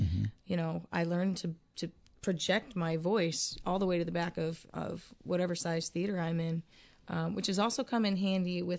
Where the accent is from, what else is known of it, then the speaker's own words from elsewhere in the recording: Ohio, United States; now in Nashville, United States; Yeah, he's from Cincinnati, and I'm from Northwest Ohio, and we're both down here.